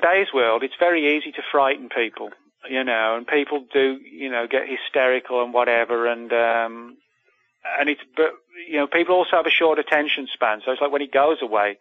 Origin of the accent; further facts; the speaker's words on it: England, United Kingdom; now in United States; I'm originally from England